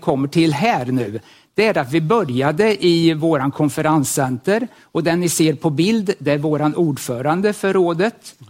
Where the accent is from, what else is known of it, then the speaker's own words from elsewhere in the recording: Kristinehamn, Värmland, Sweden; vi kommer ifrån Kristinehamn. Och Kristinehamn kanske inte alla känner till, men det ligger i Värmland. Och framförallt så ligger det i norra delen utav Vänern.